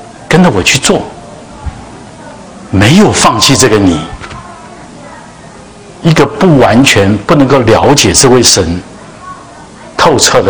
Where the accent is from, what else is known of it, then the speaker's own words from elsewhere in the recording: China; 不像我们中国人这个犁牛的犁是单个犁的。